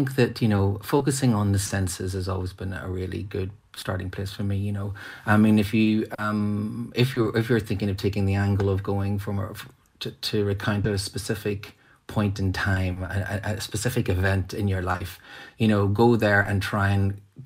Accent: Ardoyne, Northern Ireland, United Kingdom; as a working class boy from the north. And, you know, and I think that, you know, growing up in Ardoyne

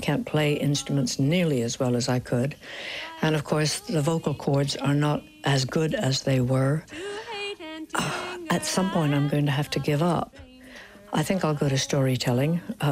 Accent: United States; moved away as an adult; now in Oxford, United Kingdom; I'd been brought up in the States, but I left when I was 20, 21. And I grew up in England from age 24 to age 54.

